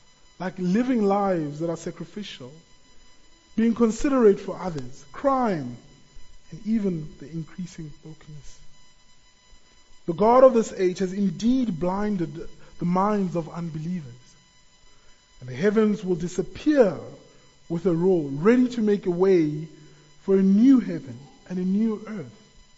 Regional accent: South Africa; As a South African nation, you know, we do actually face much discouragement.

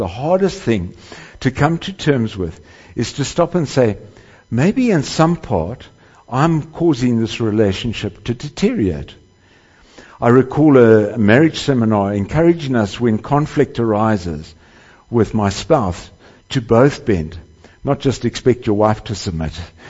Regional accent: South Africa; That's how we felt when we rejoiced as a South African in our transition from apartheid to democracy in 1994.

